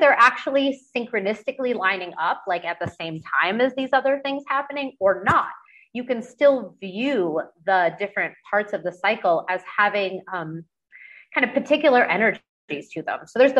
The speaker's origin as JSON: {"language": "English", "region": "Virginia", "country": "United States", "tie": "born or raised there", "said": "I grew up in Northern Virginia, DC metropolitan area."}